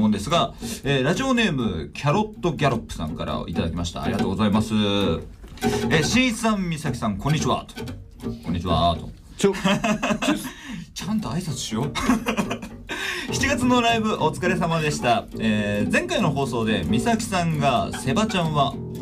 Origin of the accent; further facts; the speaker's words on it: Fukuoka, Japan; 僕の地元なんですが、福岡の大堀っていうところから、